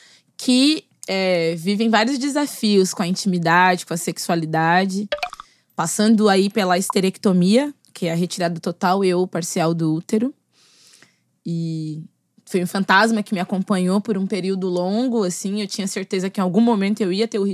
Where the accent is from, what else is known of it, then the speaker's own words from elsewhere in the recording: São Paulo, Brazil; Sou de São Paulo. Vivi em múltiplos lugares em São Paulo. Meus pais sempre se mudaram muito. Eu sou filha de pais jovens. Minha mãe teve eu com 17 para 18 anos.